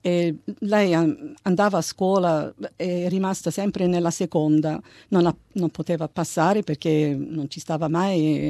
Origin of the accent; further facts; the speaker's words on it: Australia; per me è stato una fortuna di crescere qui, di essere istruita e di trovare il lavoro. E io penso che sono australiana, ma australiana con un filo di italiano.